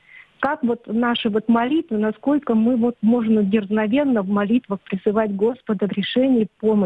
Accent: Saint Petersburg, Russia; Я из Санкт-Петербурга.

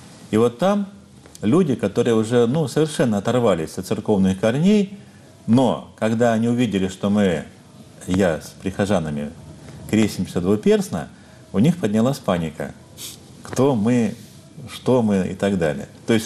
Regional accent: Luhansk Oblast, Ukraine; я из Донбасса родом, у нас единственный храм на Луганщине, это поселок Городищ, вот, Успенский храм.

